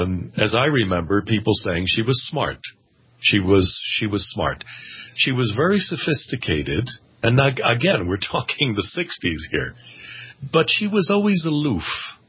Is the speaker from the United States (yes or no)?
yes; Hawthorne, New Jersey, United States; also born or lived in Paterson, New Jersey; I was born in Paterson, New Jersey, and grew up in Hawthorne, New Jersey, right next door.